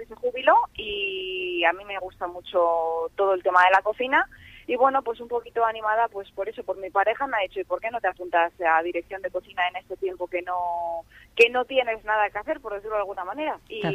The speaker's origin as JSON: {"language": "Spanish", "town": "León", "region": "Castile and León", "country": "Spain", "said": "Yo soy de León, soy leonesa de nacimiento."}